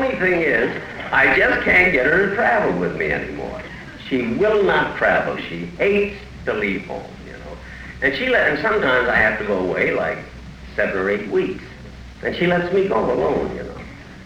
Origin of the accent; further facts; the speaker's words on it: Waukegan, Illinois, United States; Oh, I'm liking to be here because it's close to my hometown, Waukegan. And I go there a lot.